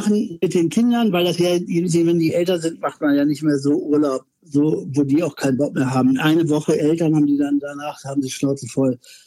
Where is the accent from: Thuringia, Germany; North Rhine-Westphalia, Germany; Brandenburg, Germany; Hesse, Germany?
North Rhine-Westphalia, Germany; Bielefeld; Ich hatte eine ganz große Ausstellung in Bielefeld, das ist meine Heimatstadt.